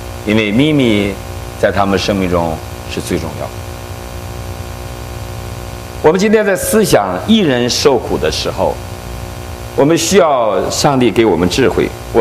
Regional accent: Shandong, China; moved away; 他听说我老家是山东，他就特别的高兴。

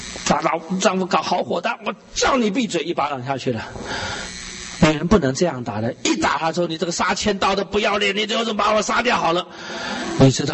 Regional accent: Wugu, New Taipei, Taiwan; 你知道我们家乡在五股乡台北县

